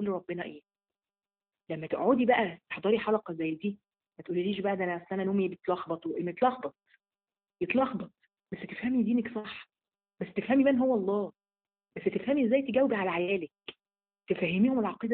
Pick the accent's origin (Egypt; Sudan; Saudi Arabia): Egypt; Kafr El Sheikh, Kafr El Sheikh Governorate; بصلي هنا في كفر الشيخ. انا من كفر الشيخ يا حبيبه القلب